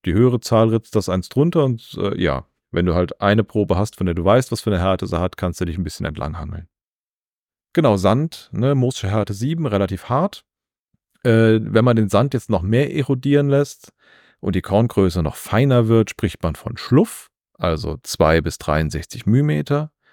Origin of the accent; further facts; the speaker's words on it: Rhineland-Palatinate, Germany; Ich komme ja aus dem Westerwald.